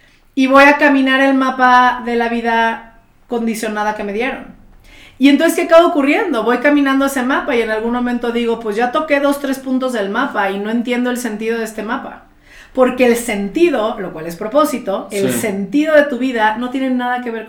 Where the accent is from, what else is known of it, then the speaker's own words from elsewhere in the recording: Guadalajara, Jalisco, Mexico; also born or lived in New York; Digo, yo estudié la carrera en Nueva York. El simple hecho de irte a un mundo donde yo vengo de Guadalajara, imagínate.